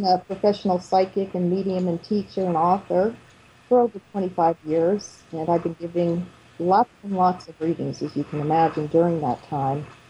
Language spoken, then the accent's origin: English; Massachusetts, United States; And growing up in Massachusetts, I don't know if anybody has ever been to Sturbridge Village.